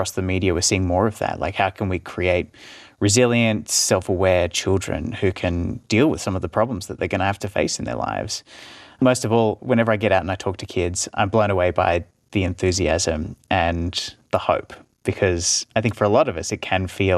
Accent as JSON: {"language": "English", "town": "Gold Coast", "region": "Queensland", "country": "Australia", "tie": "born or raised there", "said": "I remember when I was maybe like 14 years old, growing up on the Gold Coast"}